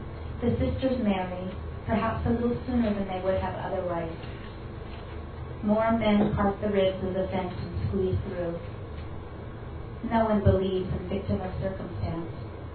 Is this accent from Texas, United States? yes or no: yes; Texas, United States; born there; I was born in Texas, and my town was trilingual. It was Spanish, Czech, and English speaking.